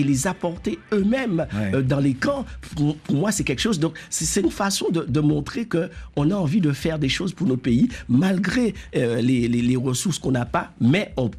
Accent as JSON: {"language": "French", "country": "Guadeloupe", "said": "comme tu le sais, je suis de Guadeloupe"}